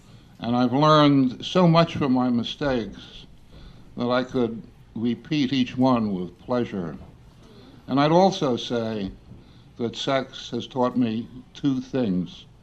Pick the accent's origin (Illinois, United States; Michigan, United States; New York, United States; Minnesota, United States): New York, United States; born there; And I'm a New Yorker by birth, living in exile, not like Catullus, who was bitter about it